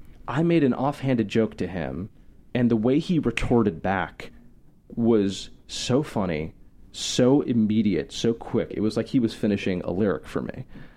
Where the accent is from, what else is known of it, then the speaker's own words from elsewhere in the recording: Connecticut, United States; Well, my family is. I grew up in Connecticut. My dad grew up in New York, worked there my whole life. So, you know, I live in a commuter city.